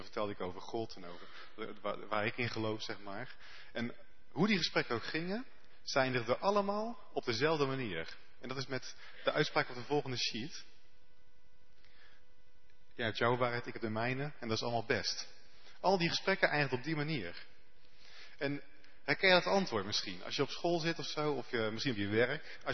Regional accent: Houten, Utrecht, Netherlands; ik heb net al, op de wet net al gezegd dat ik uit Houten kom.

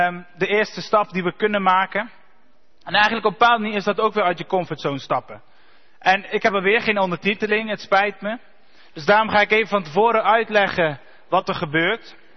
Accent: Netherlands; Omdat wij als Nederlanders, wij zeiken liever iemand af.

